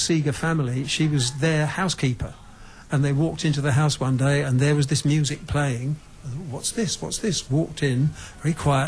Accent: England, United Kingdom; And I really then understood that just because I'm English, it doesn't mean to say I'm going to have any kind of sympathy or understanding of English music, real English music.

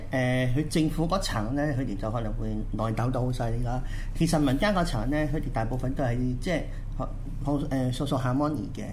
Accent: East Malaysia, Malaysia; 西馬嘅資源係我哋東馬人嘅錢嚟㗎。

